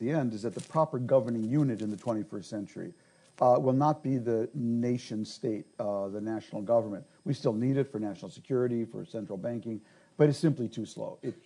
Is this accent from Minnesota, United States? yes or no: yes; Minneapolis, Minnesota, United States; I was just home in my hometown, and Minneapolis has 2.9% unemployment.